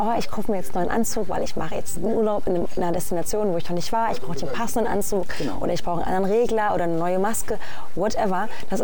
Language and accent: German; North Rhine-Westphalia, Germany; ich komme ja aus NRW und da ist das ein krasses Thema.